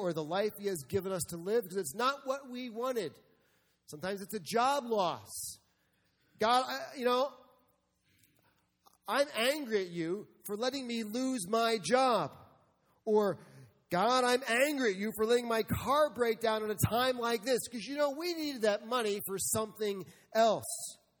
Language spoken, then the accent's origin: English; New York City, New York, United States; now in Iowa, United States; I'm growing up in Iowa. I'm from New York City.